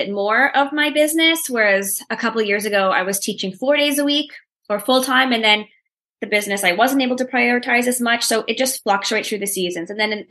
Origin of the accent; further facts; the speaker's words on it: Canada; I haven't really found any big roadblocks being a Canadian seller.